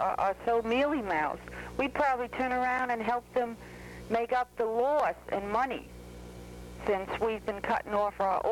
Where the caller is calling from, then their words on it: West Babylon, New York, United States; Good morning, Dennis. I'm from West Babylon, and I'm totally sick over this whole situation.